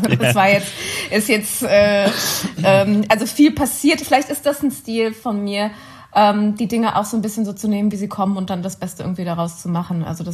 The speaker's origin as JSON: {"language": "German", "town": "Cologne", "region": "North Rhine-Westphalia", "country": "Germany", "said": "Ich bin Kölnerin."}